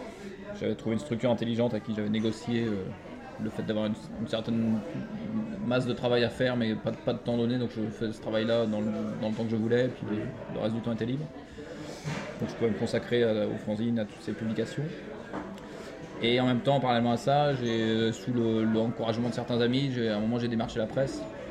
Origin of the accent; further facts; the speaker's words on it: Brittany, France; un taiseux comme on dit chez nous en Bretagne, quelqu'un qui parle pas beaucoup